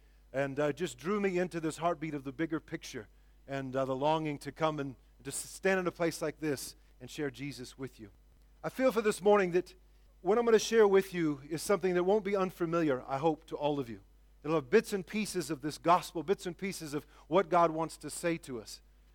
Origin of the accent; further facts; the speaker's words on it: United States; And to me as an American, it breaks my heart because it means as a nation, as big as we are, we don't fully get it yet.